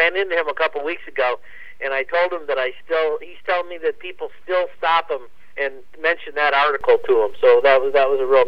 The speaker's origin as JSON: {"language": "English", "town": "Bay Village", "region": "Ohio", "country": "United States", "tie": "born or raised there", "said": "when I grew up in Bay Village, and I went to high school at St. Ed's"}